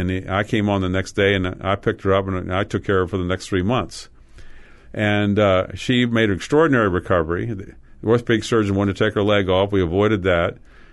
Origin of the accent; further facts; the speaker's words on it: Crisfield, Maryland, United States; And Astoria is very much like a town that I grew up in Maryland called Crisfield. It was the crab capital of the world, they called themselves.